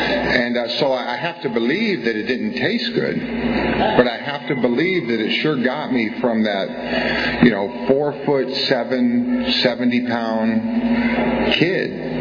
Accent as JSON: {"language": "English", "town": "Cupertino", "region": "California", "country": "United States", "tie": "born or raised there", "also_born_or_lived": "San Francisco", "said": "I was born in San Francisco, moved to Cupertino. So I lived in one house from 0 to 18, and I had 23 known addresses from 18 to 40."}